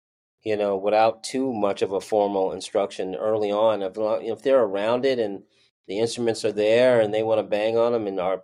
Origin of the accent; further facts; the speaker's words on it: Los Angeles, California, United States; Yeah, I'm from Los Angeles, California. I mean, I was born and raised in an area, right, they call it Mid-City.